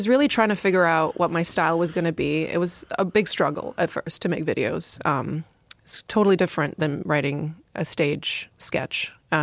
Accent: Veneto, Italy; moved away; By the way, a girl who finds out I'm from Italy goes, oh my God, that's Romeo and Juliet.

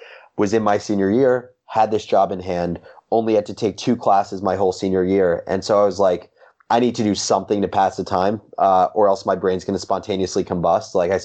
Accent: Livingston, New Jersey, United States; So I grew up in Livingston, New Jersey, went to a really small private high school

